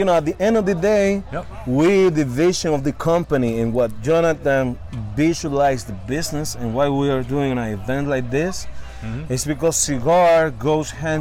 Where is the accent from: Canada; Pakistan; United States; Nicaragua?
Nicaragua; Estelí; enjoying the cigars that we made back in my hometown, which is Esteli, Nicaragua.